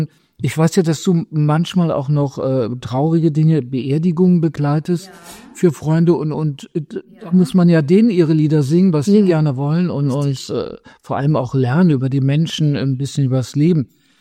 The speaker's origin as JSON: {"language": "German", "region": "Saarland", "country": "Germany", "lives_now": "Berlin, Germany", "said": "Ich komme aus dem Saarland und an der französischen Grenze."}